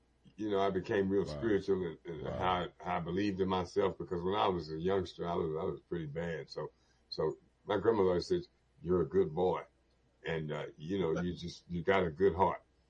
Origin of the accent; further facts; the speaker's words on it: Missouri, United States; I got a heck of a story I can tell you because I'm from Missouri originally.